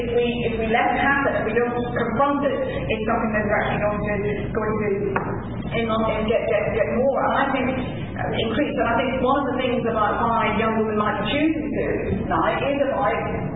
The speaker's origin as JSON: {"language": "English", "country": "United Kingdom", "said": "I would like to say something I'm from Britain about really what's happening in Europe and above."}